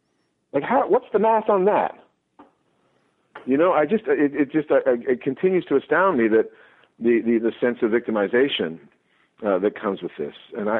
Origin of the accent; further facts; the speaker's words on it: Canada; also born or lived in Australia; I'm Canadian and Australian in my nationality, and as a non-American, which I think informs all my writing and all my reporting